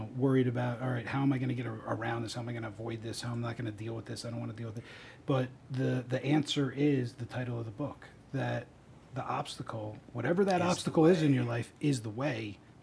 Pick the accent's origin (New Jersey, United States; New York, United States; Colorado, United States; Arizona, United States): New Jersey, United States; Yeah, I'm actually originally from Jersey.